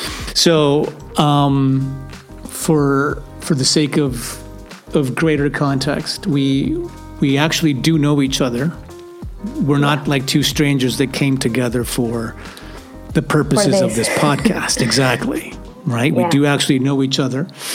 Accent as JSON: {"language": "English", "region": "Mexico City", "country": "Mexico", "moved": "yes", "lives_now": "Valencia, Spain", "said": "basically we're both from Mexico City, and we both moved to Valencia, Spain at more or less the same time."}